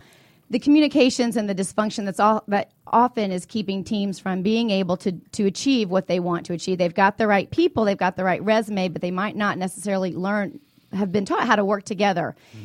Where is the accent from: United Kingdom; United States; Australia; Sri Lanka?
United States; Atlanta, Georgia; I'm a Georgia native. I was born and raised in Atlanta.